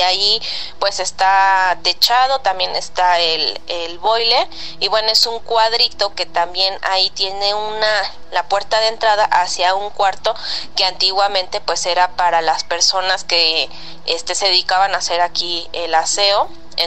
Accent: Mexico City, Mexico; Y pues yo soy acá de la Ciudad de México.

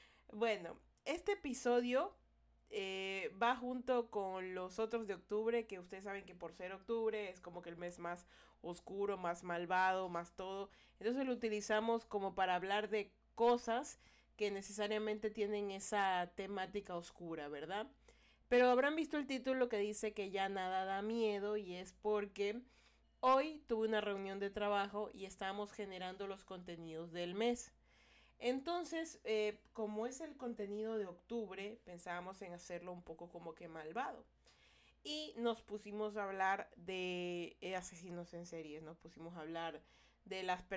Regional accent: Guayaquil, Guayas, Ecuador; yo soy de Guayaquil, Ecuador, ¿ya?

